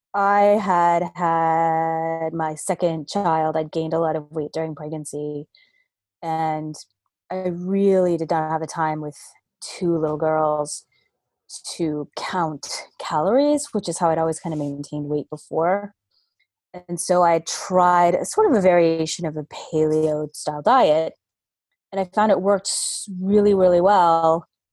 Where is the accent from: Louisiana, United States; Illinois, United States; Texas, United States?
Texas, United States; now in Boston, United States; And but I'm originally from Texas.